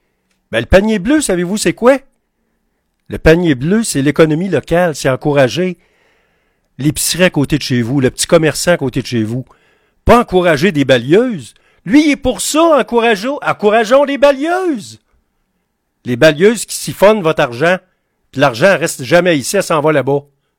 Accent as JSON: {"language": "French", "region": "Quebec", "country": "Canada", "said": "être maître chez nous, au Québec, dans notre province encore"}